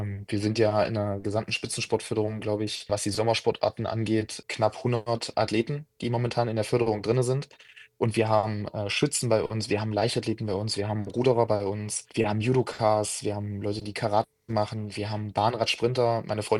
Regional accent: Magdeburg, Saxony-Anhalt, Germany; Ja, ich bin in Magdeburg geboren, und ich verbinde halt mit Magdeburg meine gesamte Kindheit, meine gesamte Jugend.

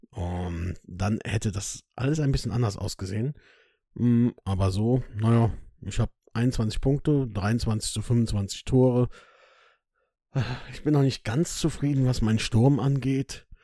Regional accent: Bonn, North Rhine-Westphalia, Germany; ich bin ja aus der Region Bonn, aus dem Bonner Umland, wie ich so gern sage, und die ist ja als Klugscheißer-Region bekannt.

